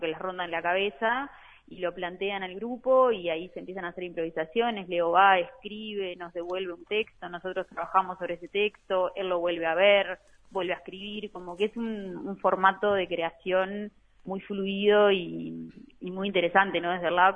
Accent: San José, Uruguay; now in Montevideo, Uruguay; yo que soy del interior, ¿no? Soy de San José.

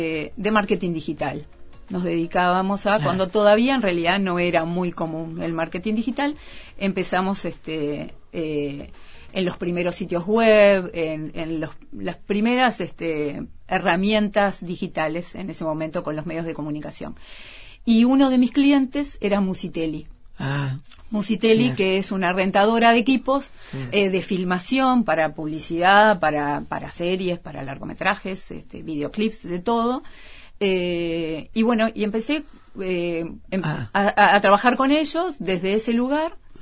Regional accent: Montevideo, Uruguay; Yo soy de Reducto también. Ah. Es en este momento mi barrio, fue el barrio en que nací y el de mis abuelos, claro.

